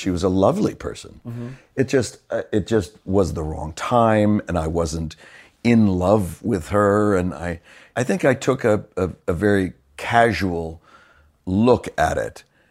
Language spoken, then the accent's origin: English; Los Angeles, California, United States; I'm from L.A., born and raised out there.